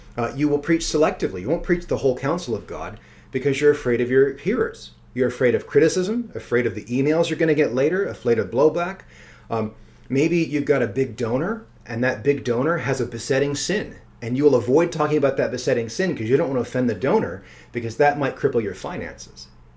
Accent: Chicago, Illinois, United States; I'm from Chicago. There's a lot of mob in Chicago.

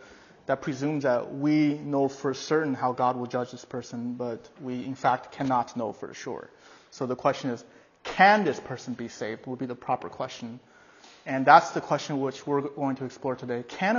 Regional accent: California, United States; I'm from California, so my pronunciation is not quite the same as English and Scottish.

